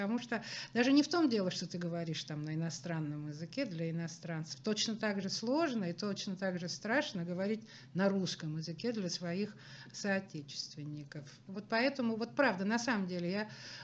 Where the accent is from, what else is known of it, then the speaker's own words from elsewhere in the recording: Ural, Russia; а я, как девушка с Урала, даже поначалу побаивалась их, потому что, ну, местности вообще совершенно не знаю